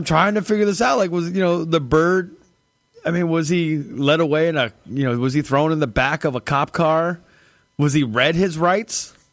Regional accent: United States; maybe it's just because we're American and we probably have parrot defense.

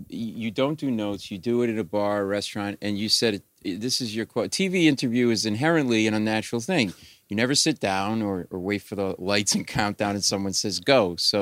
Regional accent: Rhode Island, United States; We're both from Rhode Island.

